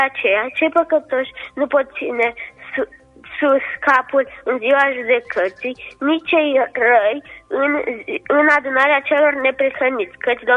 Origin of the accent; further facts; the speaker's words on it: Bursuceni, Sîngerei District, Moldova; Din Bursuceni.